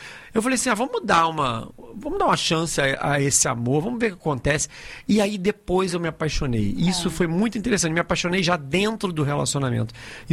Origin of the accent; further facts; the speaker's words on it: Rio de Janeiro, Brazil; now in Bahia, Brazil; Carioca hoje, já radicado na Bahia, já aprendi que é Mungunzá, já sou um baiano, só me sobrou um pouco do sotaque. Eu, como um baiano já radicado, título cidadão baiano, soteropolitano, tenho tudo.